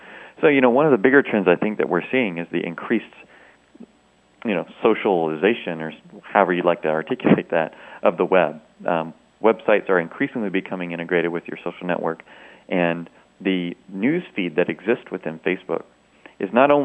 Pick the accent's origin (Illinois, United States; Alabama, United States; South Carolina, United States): South Carolina, United States; moved away as an adult; now in California, United States; I grew up in South Carolina.